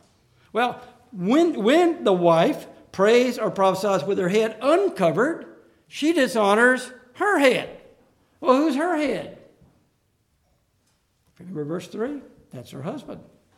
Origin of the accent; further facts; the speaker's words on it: Deep South, United States; When I grew up in the Deep South, you didn't go to church without every woman in the place having a hat on.